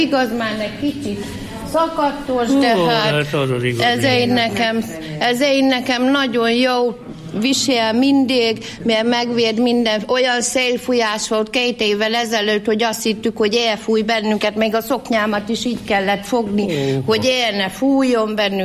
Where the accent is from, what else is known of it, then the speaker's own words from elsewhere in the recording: Fehérgyarmat, Szabolcs-Szatmár-Bereg, Hungary; born there; Én fehérgyarmatos születtem.